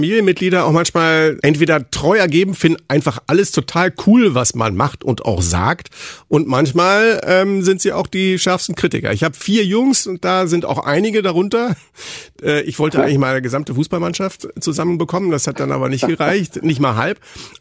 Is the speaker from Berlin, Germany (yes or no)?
yes; Berlin, Germany; Und wenn ich oben meine Hausaufgaben gemacht habe, rief man aus dem Hinterhof in Berlin mich immer runter, ich müsse mitspielen und gleichzeitig kommentieren.